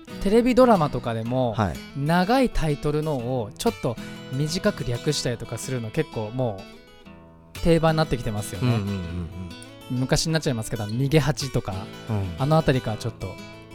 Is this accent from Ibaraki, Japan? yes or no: no; Fujisawa, Kanagawa, Japan; 藤沢出身の俳優タレントとして活動する私